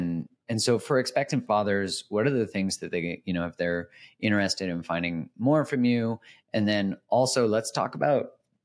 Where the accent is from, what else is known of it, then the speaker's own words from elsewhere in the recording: Canada; But there's like being Canadian and then like witnessing what happened during COVID in Canada